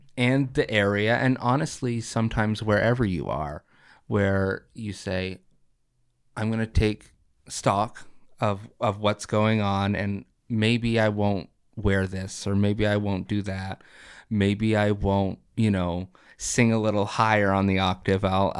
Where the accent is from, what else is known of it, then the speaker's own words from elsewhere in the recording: Cherryfield, Maine, United States; So I grew up in Cherryfield, Maine. The population is not very big.